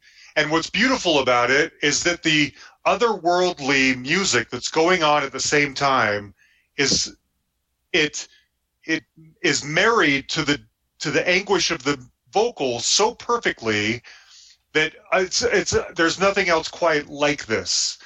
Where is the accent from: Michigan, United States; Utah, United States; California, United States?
Utah, United States; Salt Lake City; consider I grew up in Salt Lake City, Utah.